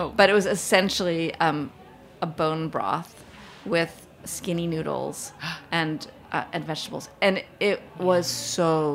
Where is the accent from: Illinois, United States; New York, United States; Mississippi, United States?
New York, United States; Manhattan; I grew up in Manhattan.